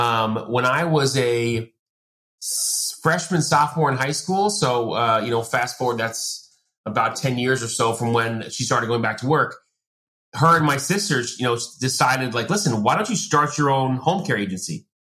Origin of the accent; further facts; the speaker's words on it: New York, United States; so I am the youngest of six kids, I grew up in Long Island, like I said